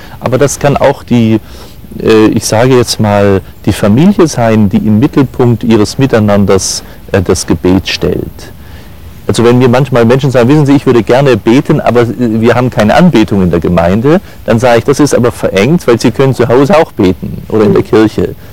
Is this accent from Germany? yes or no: yes; Southern Germany, Germany; ich komme aus dem Süddeutschen